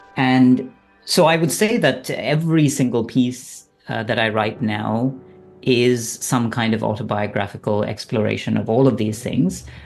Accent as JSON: {"language": "English", "region": "Dubai", "country": "United Arab Emirates", "tie": "born or raised there", "moved": "as an adult", "said": "when I grew up in Dubai, I mean, I was there from, the age of four until I went to college, right? So 4 to 18. And Dubai at the time was a melting pot of South Asian and Middle Eastern culture and many other cultures, Western culture. I had a Western education."}